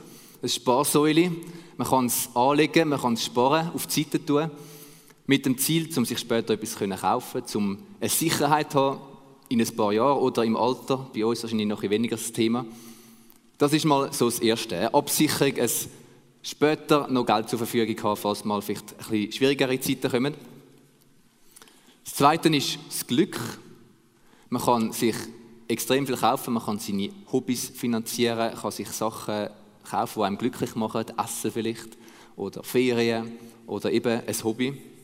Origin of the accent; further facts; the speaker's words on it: Switzerland; Das ist so ein bisschen das, was bei uns in der Schweiz gilt.